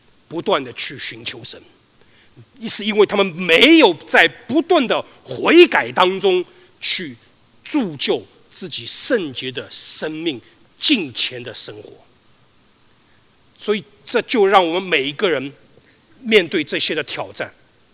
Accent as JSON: {"language": "Chinese", "region": "Shanghai", "country": "China", "tie": "born or raised there", "said": "因为这是我的故乡嘛，上海发生的事情嘛"}